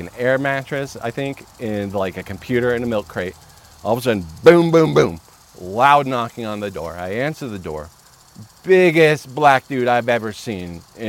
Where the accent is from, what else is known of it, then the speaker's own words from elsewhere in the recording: Tahoe, California, United States; being a child of the 80s, growing up in Tahoe